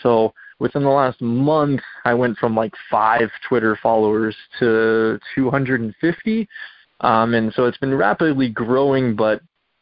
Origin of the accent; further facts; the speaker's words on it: Virginia, United States; I grew up in Virginia. I went to all the Smithsonian museums in middle school.